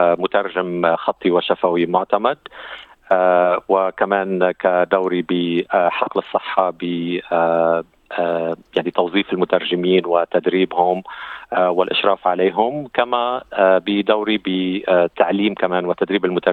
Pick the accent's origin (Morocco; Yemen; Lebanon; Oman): Lebanon; moved away as an adult; now in Australia; أنا من لبنان، وصلت إلى أستراليا عام 2004 بموجب تأشيرة طالب. أنا حائز على إجازي بالقانون من لبنان